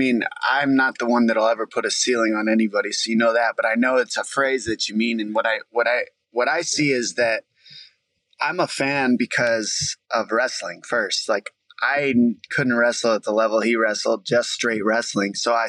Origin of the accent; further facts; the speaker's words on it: United States; I'm American. Everybody knows it. Mexican-American.